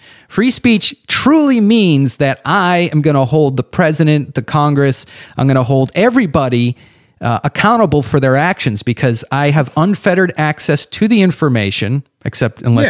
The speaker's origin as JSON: {"language": "English", "country": "Ireland", "said": "Well, I'm Irish, and I say..."}